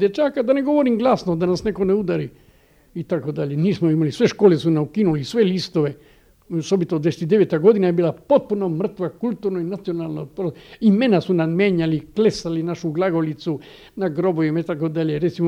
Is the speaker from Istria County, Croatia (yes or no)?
yes; Istria County, Croatia; Ja sam kao Istranin koji doživljavao fašistički režim